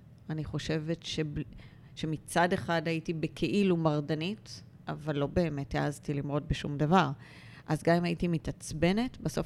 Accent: Ramat Gan, Tel Aviv District, Israel; also born or lived in Petah Tikva; ממש נולדתי בבית חולים השרון בפתח תקווה, להורים שגרו בפתח תקווה, ולדעתי מהר מאוד עברנו לגור ברעננה, לא ברעננה, סליחה, ברמת גן, ואני תמיד מוסיפה שכל העיראקים גרים ברמת גן, כי אבא שלי נולד בעיראק, אמא שלי נולדה ליד ציביר.

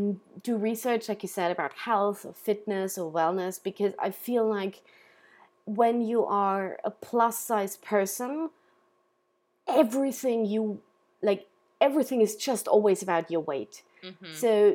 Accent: Austria; English is a second language; and I'm from Austria.

